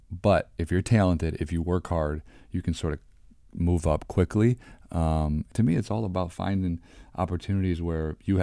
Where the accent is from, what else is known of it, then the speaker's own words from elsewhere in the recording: Detroit, Michigan, United States; now in Philadelphia, United States; So I grew up in Detroit, played at Cincinnati, then played 4 years in Houston.